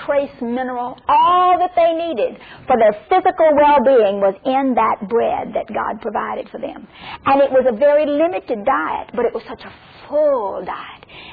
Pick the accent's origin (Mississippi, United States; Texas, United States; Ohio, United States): Mississippi, United States; but I'm from Mississippi, and we don't have but one picture.